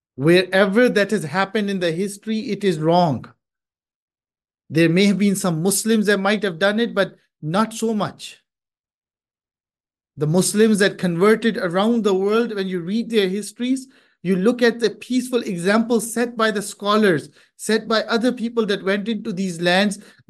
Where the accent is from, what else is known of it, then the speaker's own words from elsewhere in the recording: Canada; I, growing up in Canada